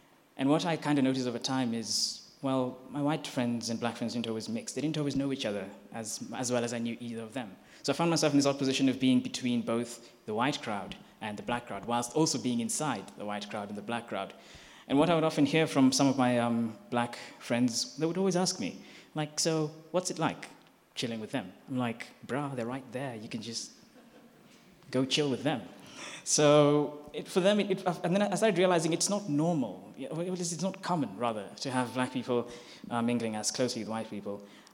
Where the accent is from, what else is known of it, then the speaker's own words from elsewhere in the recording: Kenya; also born or lived in Botswana; now in Pretoria, South Africa; I was actually born and raised in Kenya, and my parents consequently moved from Kenya to Botswana, and then eventually they moved from Botswana to South Africa, and after that is when I actually then moved here to the University of Pretoria